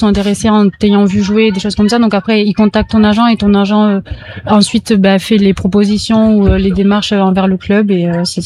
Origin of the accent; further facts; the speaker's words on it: Toulouse, Occitanie, France; Je viens de Toulouse à peu près.